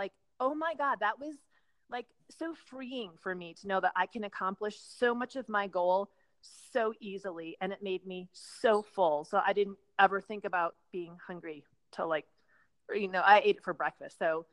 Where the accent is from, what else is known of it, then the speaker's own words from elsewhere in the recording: Wisconsin, United States; Yeah, I grew up in Wisconsin. It was the same way. I mean, super dreary from like November to April.